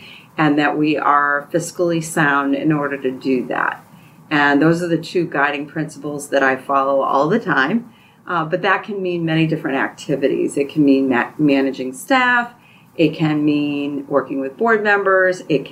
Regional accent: Tewksbury, Massachusetts, United States; I grew up in Tewksbury, actually.

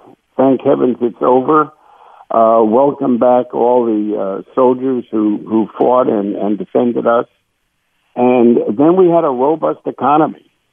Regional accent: Bronx, New York, United States; My parents came from Sweden as immigrants, and we were poor. We were raised in the Bronx.

